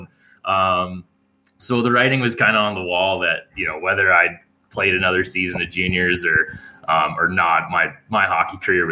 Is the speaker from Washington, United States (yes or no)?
no; Colorado Springs, Colorado, United States; I growing up in Colorado Springs here, I basically was playing hockey or fishing.